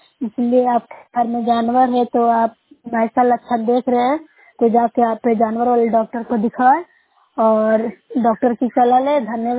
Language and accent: Hindi; Bihar, India; मैं नुशरे प्रखंड से हूँ, जिला नालंदा से बोल रही हूँ।